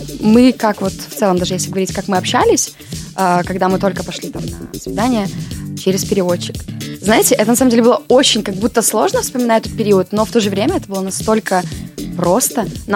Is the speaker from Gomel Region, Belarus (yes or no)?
yes; Gomel, Gomel Region, Belarus; я из Беларуси.